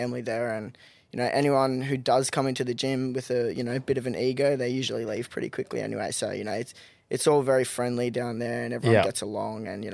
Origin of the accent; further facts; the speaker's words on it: Gold Coast, Queensland, Australia; also born or lived in Brisbane; Or no, I grew up on the Gold Coast.